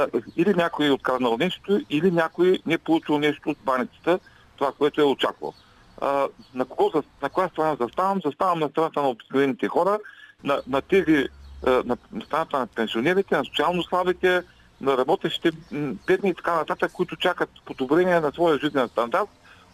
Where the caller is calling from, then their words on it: Ruse, Ruse Province, Bulgaria; съм от Русе. Ще бъда кратък, защото вчера се обаждах.